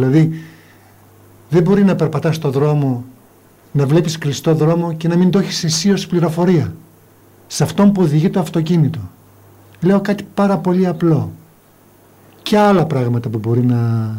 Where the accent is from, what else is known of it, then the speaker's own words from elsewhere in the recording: Velvento, West Macedonia, Greece; Όχι, και δεν το λέω για το Βελβεντό γιατί είναι η πατρίδα μου